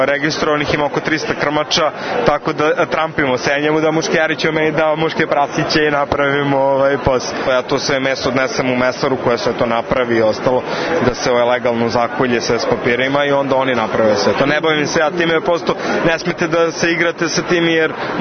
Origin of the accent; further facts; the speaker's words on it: Vršac, Vojvodina, Serbia; Ne, iz grada smo oboje. Iz Vršca smo, baš iz Vršca.